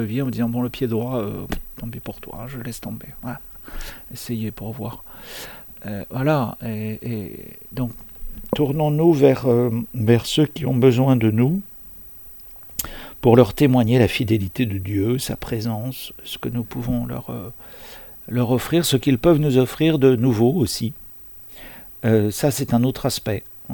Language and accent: French; France; En tant que Français, on n'a pas besoin d'exégèse là-dessus.